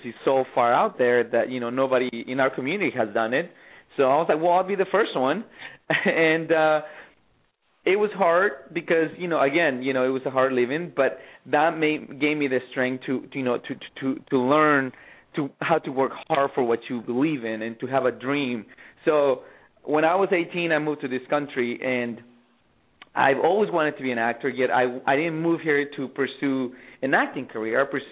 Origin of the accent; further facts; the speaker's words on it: Mexico; I grew up in Mexico, and I grew up in a very rural area.